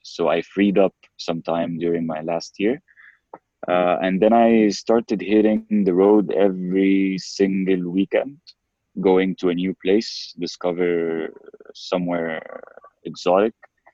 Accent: Cairo, Cairo Governorate, Egypt; also born or lived in Prague; So I'm from Cairo, Egypt. I spent all my life basically in Cairo. I only spent like 3 or 4 years in Prague back when I was super young. I've been raised and born in Cairo.

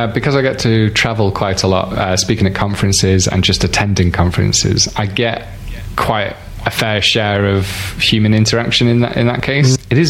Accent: Stoke-on-Trent, West Midlands, United Kingdom; also born or lived in Southampton; So I'm in Newcastle under Lyme. And I've only been here for 8 years. I lived in Stoke-on-Trent before most of my life, and I was born in Southampton, so I've moved quite a bit.

